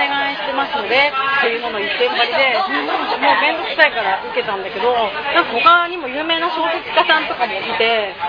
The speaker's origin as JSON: {"language": "Japanese", "town": "Nagoya", "region": "Aichi", "country": "Japan", "said": "でなんか地元の名古屋なんですけど"}